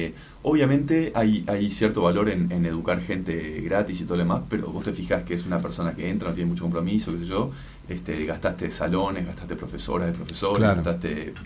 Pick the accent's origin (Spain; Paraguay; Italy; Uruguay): Uruguay; a mí me importa como uruguayo